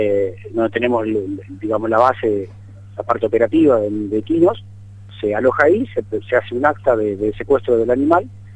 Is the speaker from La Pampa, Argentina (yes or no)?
no; Concordia, Entre Ríos, Argentina; born there; now in Casilda, Argentina; Yo no soy casildense de origen, ¿no? Y cuando voy de vacaciones a mi ciudad natal, me encuentro con la misma situación a diario.